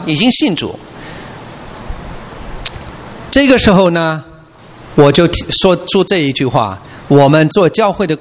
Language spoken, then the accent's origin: Chinese; United States; Chinese is a second language; 我是美国人，所以我很容易说到那个，但是我在中国我发现人家都不说那个词